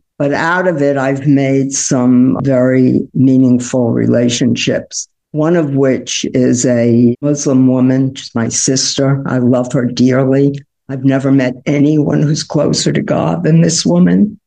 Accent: Brooklyn, New York, United States; Growing up in Brooklyn is the highlight of my identity. I grew up in a place that I would like to see the world become. It was a multicultural environment.

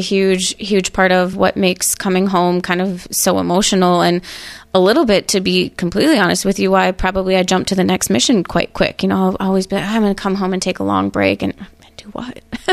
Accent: Chippewa Falls, Wisconsin, United States; Maybe I didn't know about different religions very much growing up in Chippewa Falls, Wisconsin

